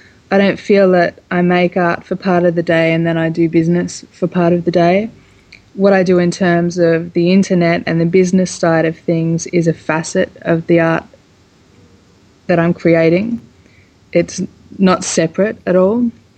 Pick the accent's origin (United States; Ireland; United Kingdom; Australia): Australia; I'm from Australia and I'm an artist.